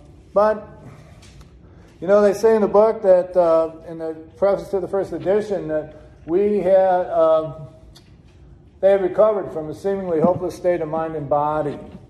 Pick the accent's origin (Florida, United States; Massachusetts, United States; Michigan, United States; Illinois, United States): Illinois, United States; Chicago; born there; Okay, I was born in January 20th, 1956 in Chicago, Illinois. And from kind of a big family of 10, I was the second youngest.